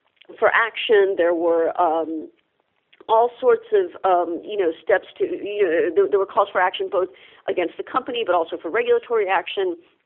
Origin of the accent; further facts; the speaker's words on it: Louisiana, United States; I say that as a Southerner, somebody who grew up in Cancer Alley in Louisiana.